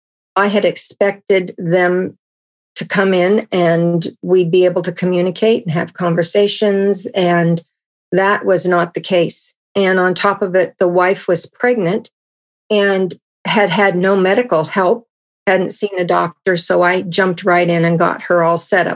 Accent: United States; Advantages that me as an American has are not what people from other countries have necessarily.

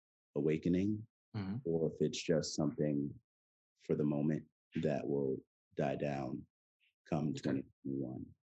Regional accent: Queens, New York, United States; moved away as an adult; now in Los Angeles, United States; I'm from New York, I'm from Queens, and I moved to LA back in 2011 and had never hiked or camped in my life

